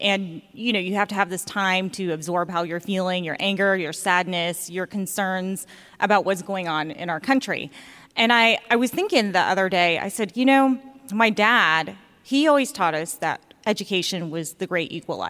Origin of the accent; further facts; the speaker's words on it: Augusta, Georgia, United States; And when I was young, growing up in Augusta, Georgia, I knew, Augusta in the house.